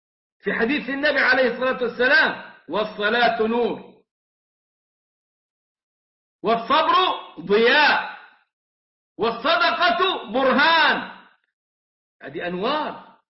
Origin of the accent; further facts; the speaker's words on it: Egypt; عندنا كمصريين يجامل بعضنا بعضا بلفظ النور هذا